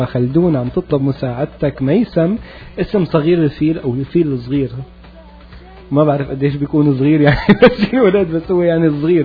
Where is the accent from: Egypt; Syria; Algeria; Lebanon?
Syria; Homs, Homs Governorate; بس أنا من حمص